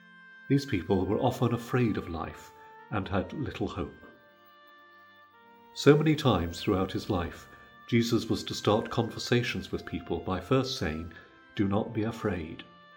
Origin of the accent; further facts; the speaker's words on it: South East England, United Kingdom; When I was a boy growing up on the Isle of Wight